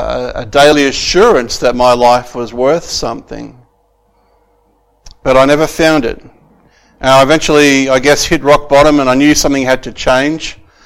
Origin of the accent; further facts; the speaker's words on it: Broken Hill, New South Wales, Australia; And I grew up in Broken Hill in New South Wales. And I grew up a member of the Catholic Church, the Roman Catholic Church.